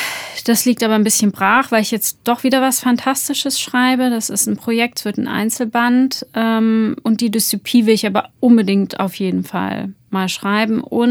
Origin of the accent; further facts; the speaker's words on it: Frankfurt, Hesse, Germany; ich komme ja aus Frankfurt